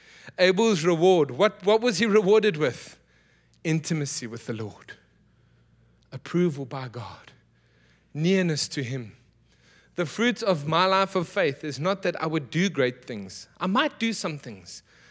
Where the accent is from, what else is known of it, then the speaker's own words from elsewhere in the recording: South Africa; I'm South African. We do like to hunt and do those things.